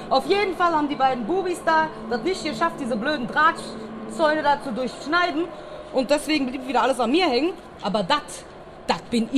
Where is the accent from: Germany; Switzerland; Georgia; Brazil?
Germany; Wuppertal, North Rhine-Westphalia; Ich komme eigentlich aus Wuppertal